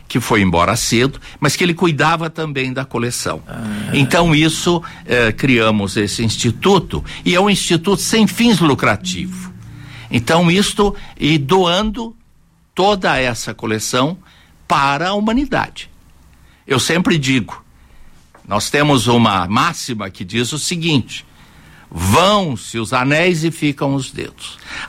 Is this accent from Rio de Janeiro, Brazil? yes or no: no; Paraná, Brazil; now in São Paulo, Brazil; Assim é que o norte do Paraná, mas por que o norte do Paraná? É como dizia Fernando Pessoa, o rio da minha aldeia.